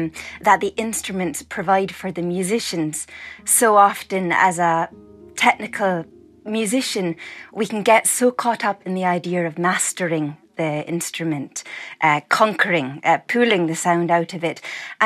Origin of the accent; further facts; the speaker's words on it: Edinburgh, Scotland, United Kingdom; I grew up in Edinburgh, Scotland. My father's Scottish, but my mother's Irish from Tipperary